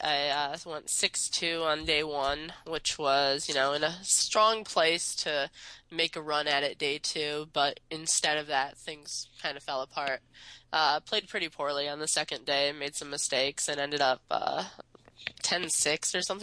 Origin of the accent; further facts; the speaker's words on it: Michigan, United States; I went to college in Penn State. I grew up in Michigan. It's, like, 8 hours away from home.